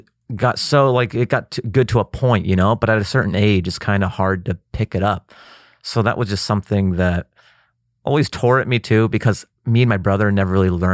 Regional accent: Seattle, Washington, United States; born there; Mom and dad from Afghanistan. And then, you know, they came over here. I was born in Seattle.

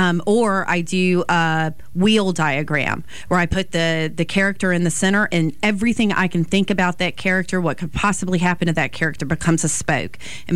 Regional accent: Belle Fontaine, Alabama, United States; Point is absolutely based on South Mobile County. Okay. And it's because that is where I grew up. I grew up on Bell Fountain. I am a proud Bay Rat.

